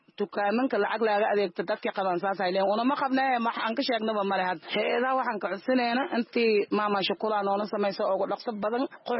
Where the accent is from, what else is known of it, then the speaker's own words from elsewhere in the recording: Kismayo, Lower Juba, Somalia; waxaan ka soo barakacay kismaay meel aan ka soo barakacay